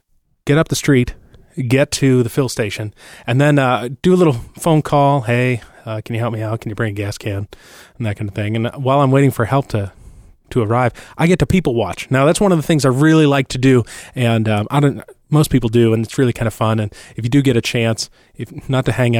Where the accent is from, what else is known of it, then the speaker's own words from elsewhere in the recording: Boston, Massachusetts, United States; I grew up in Boston, but, so this is really not city at all. This is very country. It's like the Berkshires.